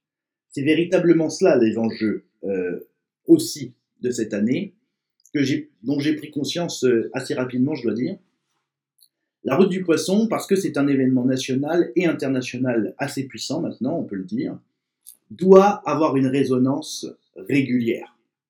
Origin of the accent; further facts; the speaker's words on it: Versailles, Île-de-France, France; je n'habite pas à la campagne, hein, comme pauvre petit malheureux, moi je suis de Versailles, et travaillant à Paris